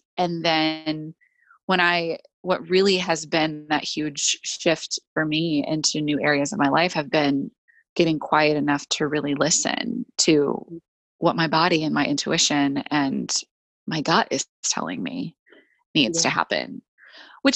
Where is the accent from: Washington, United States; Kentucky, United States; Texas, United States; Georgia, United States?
Kentucky, United States; Louisville; also born or lived in Los Angeles; leaving LA and coming back to, I grew up in Louisville, Kentucky. So I came back to Louisville, where I was coming from